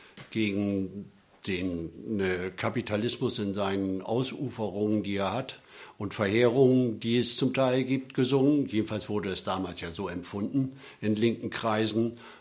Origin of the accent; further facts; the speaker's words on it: Bremen, Germany; Ja, ich bin Bremer. Meine Familie ist vor ungefähr 200 Jahren hierher gekommen und hat außerhalb der Stadtmauern gewohnt damals.